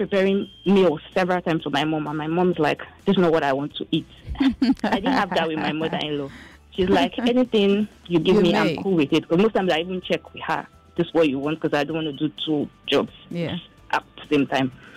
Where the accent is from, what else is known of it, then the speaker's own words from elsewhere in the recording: South East, Nigeria; Because I'm from the East, and I married someone that is Yoruba.